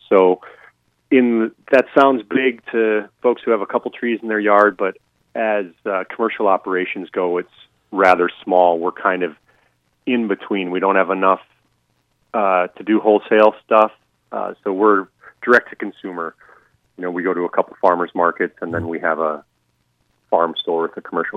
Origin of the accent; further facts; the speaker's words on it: Wisconsin, United States; now in Maine, United States; I'm originally from Wisconsin, and her family's here in Maine.